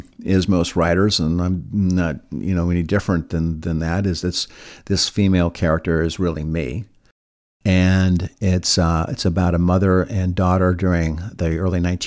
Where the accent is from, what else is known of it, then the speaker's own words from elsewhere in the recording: Ireland; maybe because I'm Irish